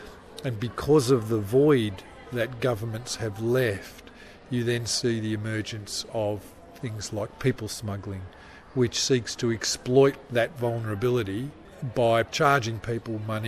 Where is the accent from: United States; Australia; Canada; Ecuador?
Australia; Melbourne, Victoria; I'm a boy from Melbourne. My parents were Greek Cypriots and they migrated to Australia many years ago.